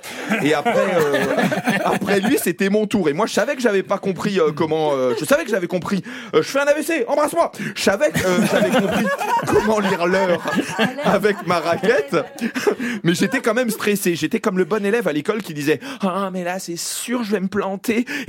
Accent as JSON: {"language": "French", "region": "Corsica", "country": "France", "said": "Mais moi, je ne peux pas être colonisateur parce que je viens de Corse."}